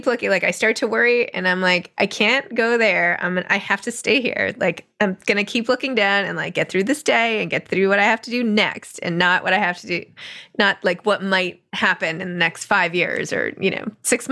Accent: New York City, New York, United States; you know, personally for the city, for the country, you know, as a New Yorker, as everything.

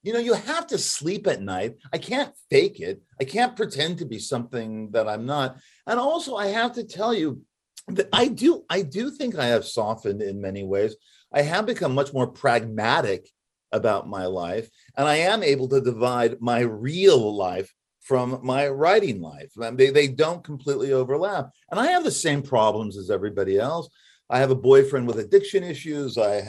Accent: Los Angeles, California, United States; I grew up in Hollywood. I grew up in a school where a lot of people got into movies and TV.

